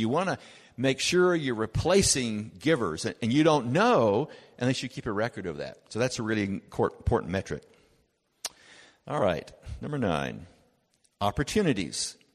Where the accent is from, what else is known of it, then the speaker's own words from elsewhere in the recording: United States; moved away as an adult; now in Canada; Now, I ran into something as an American coming to Canada.